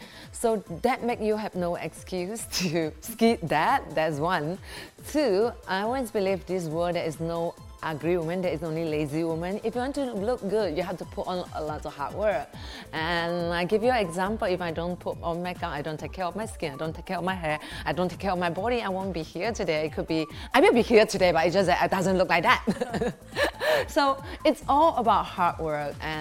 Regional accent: Malaysia; That is the best part of being Malaysian

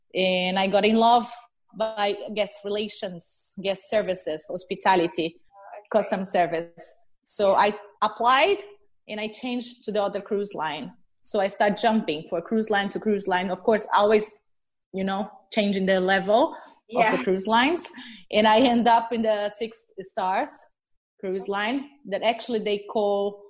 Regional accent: Santos, São Paulo, Brazil; Yeah, so basically I'm from Brazil. I'm from Santos. Nobody knows where Santos is until I say Neymar. So Neymar, the city of Neymar. This is my city.

